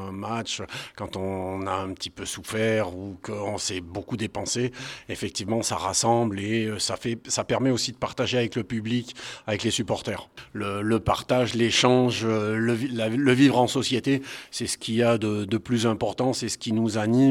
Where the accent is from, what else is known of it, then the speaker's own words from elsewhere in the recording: Voiron, Auvergne-Rhône-Alpes, France; also born or lived in Paris / Lyon; moi, je suis né à Voiron, j'ai rien de... je me suis exilé à Paris pour des raisons professionnelles, pareil sur Lyon, mais mes racines sont ici et je suis né là